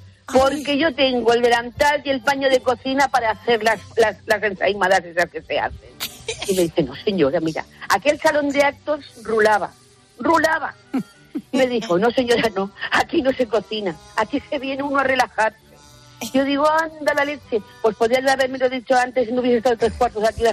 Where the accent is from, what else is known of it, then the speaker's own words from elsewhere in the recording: Castellón, Valencian Community, Spain; Hola, buenos días. Soy de Castellón.